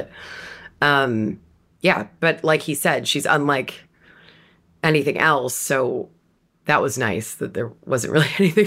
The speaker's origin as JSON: {"language": "English", "country": "United States", "said": "having grown up as a woman in the world as we know it, and as an American woman also, it was a really freeing thing to think"}